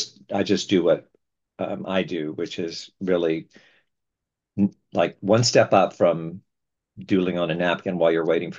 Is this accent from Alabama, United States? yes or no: yes; Alabama, United States; moved away as an adult; So I was born in Alabama. I lived there for 18 years before going to school in Emory University, Atlanta, and then transferring up to UNC.